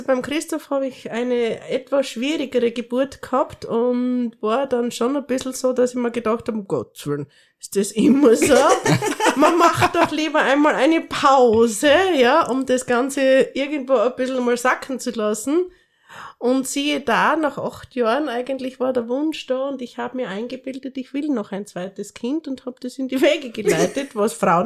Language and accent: German; Styria, Austria; now in Radegund, Austria; Ja, ich bin eigentlich aus der Südoststeiermark.